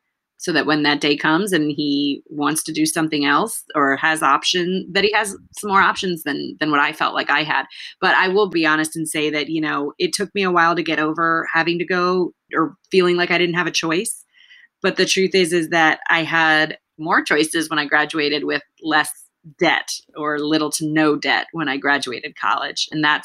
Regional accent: United States; born there; would always remind me that I had ability and that I could do more because I understood English and I was born in the United States.

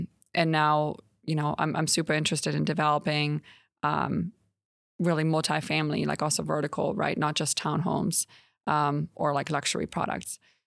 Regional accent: Germany; also born or lived in China / New York City; now in Nashville, United States; And so I'm from Germany. Family still lives over there. But I've traveled a whole lot. I lived partially in China, you know, Europe and New York City. I came back to Nashville.

